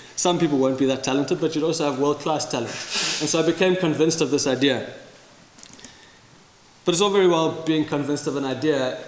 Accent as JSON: {"language": "English", "country": "South Africa", "tie": "born or raised there", "said": "a weird country to grow up in, but it really tied me to this idea of myself as a South African, but more importantly as a new South African"}